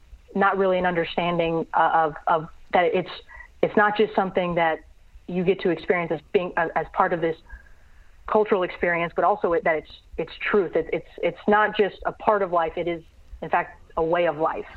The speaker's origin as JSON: {"language": "English", "town": "Miami", "region": "Florida", "country": "United States", "tie": "born or raised there", "said": "So growing up in Miami, Florida, around a lot of Hispanics who had kind of immigrated from Cuba, and my dad had relocated while he was training for his professional career."}